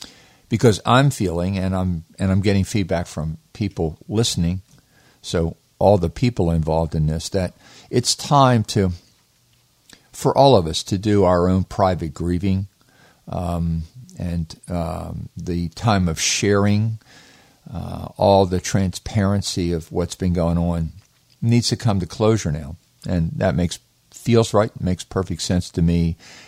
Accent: Baltimore, Maryland, United States; now in Vermont, United States; I was born and raised in Baltimore. And we lived there all of our life until we moved to Vermont.

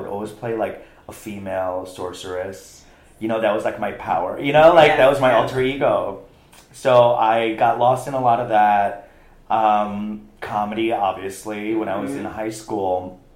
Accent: New York City, New York, United States; I guess growing up in New York City, I didn't think of it as anything different.

